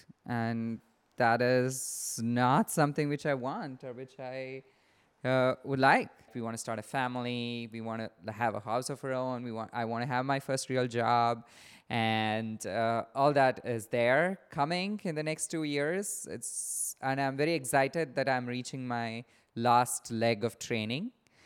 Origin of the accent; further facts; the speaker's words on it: India; moved away as an adult; now in Los Angeles County, United States; I'm 36 years old. I'm from India. I work as a surgeon here in Los Angeles County, California. I moved to the US when I was 27 years old to pursue my professional career as a surgeon.